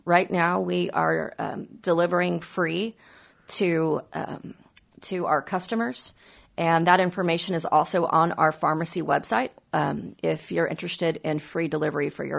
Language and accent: English; Texas, United States; I mean, you know, this is Texas. We're very Texan about it.